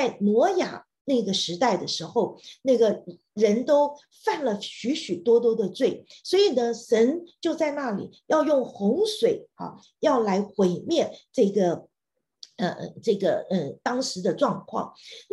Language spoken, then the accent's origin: Chinese; China; 有的时候我说这个乌鸦啊，对我们中国人来讲，我们都觉得乌鸦是什么？